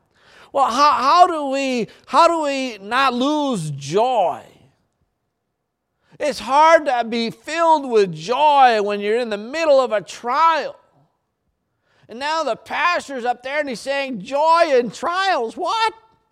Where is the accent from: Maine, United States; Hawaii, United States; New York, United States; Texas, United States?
Maine, United States; Isn't that beautiful? That's my home state. I'm really proud of it, all right?